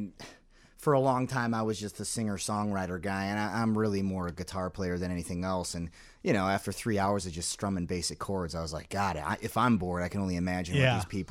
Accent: McHenry, Illinois, United States; also born or lived in Chicago; Born in Chicago, raised and currently reside in McHenry.

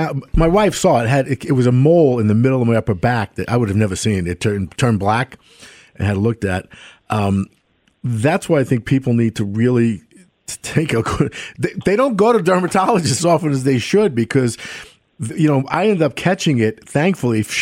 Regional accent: Brooklyn, New York, United States; I grew up in New York City, but Brooklyn particularly, which is in the Atlantic Ocean, I went to the beach constantly as a kid.

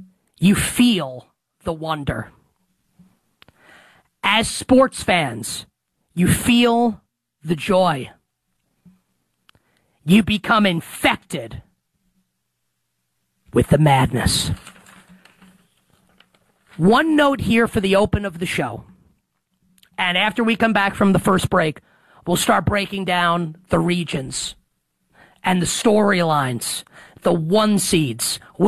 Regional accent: Queens, New York, United States; I grew up a Seton Hall fan, living in New York. I should have been a St. John's fan growing up in Queens.

